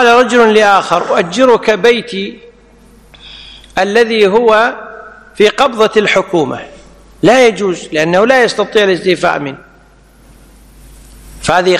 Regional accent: Kuwait; ولذلك عندنا في الكويت القانون ينص على المذهب المالكي

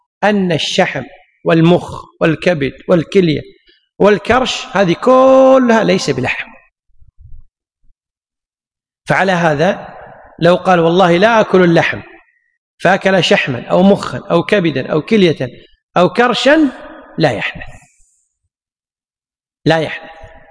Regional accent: Kuwait; لكن عندنا العرف اليوم عندنا بالكويت الغداء كله بعد الزوال

